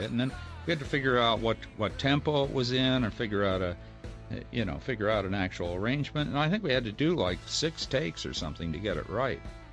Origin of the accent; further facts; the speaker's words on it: Canada; I'm a Canadian. I'm mostly a citizen of the planet and a student of history